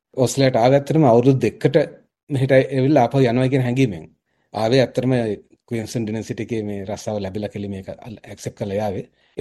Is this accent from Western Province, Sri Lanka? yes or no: no; Matale, Central Province, Sri Lanka; මම ඉපදුනේ මාතලේ, ඊට පස්සේ ස්කූල් ගියේ මාතලේ සන් තොමස් විද්‍යාලයේ විජය විද්‍යාලයේ කෙන්දකේ.